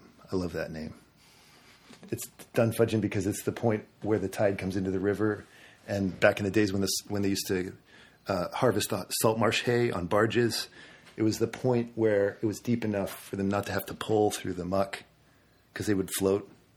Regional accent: Big Sur, California, United States; I'm from California, and so the landscape of Gloucester and the Atlantic seaboard sort of shifts in my mind to what I remember and what I recall instinctively from my childhood growing up at Big Sur.

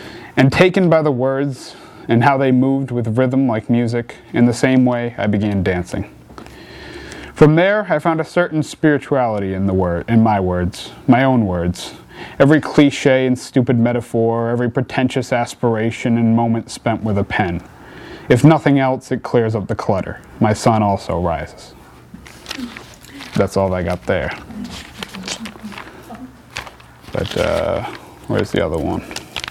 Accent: Peabody, Massachusetts, United States; I'm 17. I'm from Peabody, as those two are.

